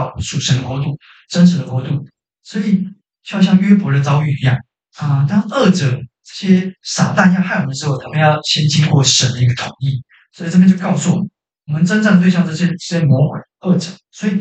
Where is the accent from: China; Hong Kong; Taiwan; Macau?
Taiwan; 一人吐个口水，我们台湾人就被淹死